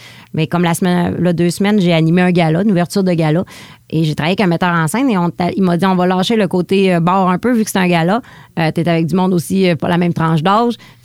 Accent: Quebec, Canada; accent: Lac-Saint-Jean; je garde quand même ma touche très Lac-Saint-Jean. Mon accent est présent. J'ai des expressions du Lac-Saint-Jean dans mon humour, dans ma façon d'être au quotidien.

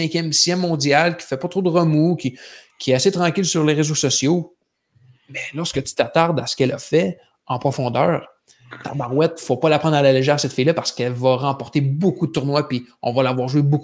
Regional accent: Canada; Puis en tant que Canadien

